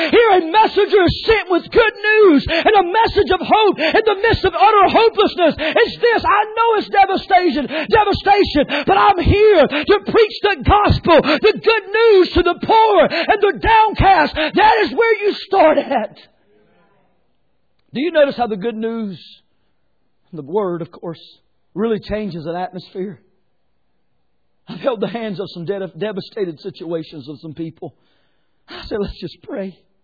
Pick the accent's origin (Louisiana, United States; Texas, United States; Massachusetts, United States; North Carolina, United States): North Carolina, United States; Edenton; You know, I come from Edenton, North Carolina, where there's one alley, you know, between buildings there.